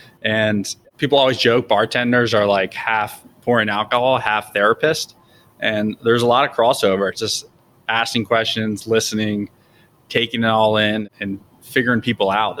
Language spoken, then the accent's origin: English; Rockville, Maryland, United States; So I grew up in Rockville, Maryland. So always in the DMV, went to Rockville High School.